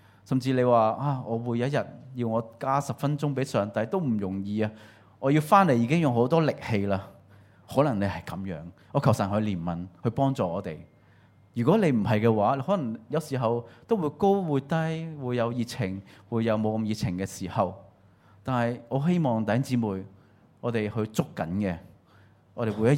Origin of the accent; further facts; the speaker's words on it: Hong Kong; 我哋香港人咧好精明噶嘛，係嘛？我哋慳即係好識慳錢噶嘛